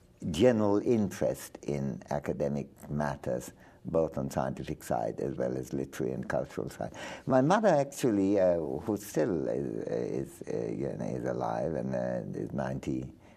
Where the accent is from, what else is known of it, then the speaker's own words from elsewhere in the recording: Shantiniketan, West Bengal, India; Well, I was born in Bengal, what was then undivided India, about 100 miles off Calcutta in a place called Shantiniketan